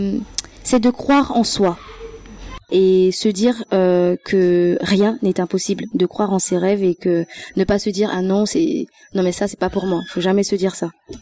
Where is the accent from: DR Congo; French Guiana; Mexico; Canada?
French Guiana; also born or lived in Montpellier; moi je suis une guyanaise, je suis slameuse et comédienne, je rentre tout juste là de Montpellier. Ça fait 6 mois que je suis en Guyane